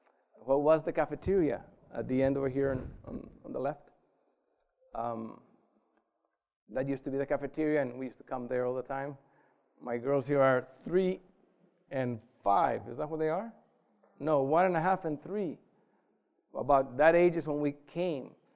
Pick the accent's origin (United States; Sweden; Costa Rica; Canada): Costa Rica; I'm from Costa Rica. I grew up there. Okay, but I had been away from Costa Rica for so many years.